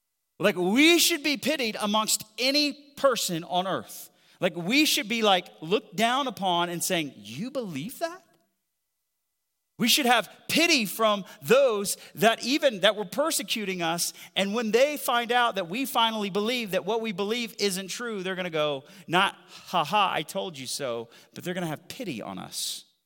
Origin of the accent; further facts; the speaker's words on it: the South, United States; accent: redneck southern; or sometimes my redneck southern accent comes out